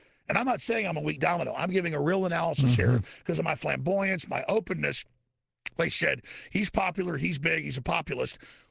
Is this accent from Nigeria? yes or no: no; United States; I'm an American, red, white, and blue.